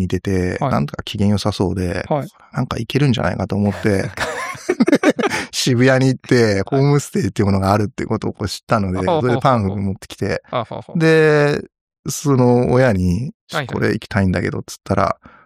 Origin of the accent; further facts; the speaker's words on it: Tokyo, Japan; 僕は東京で生まれて東京で育っている。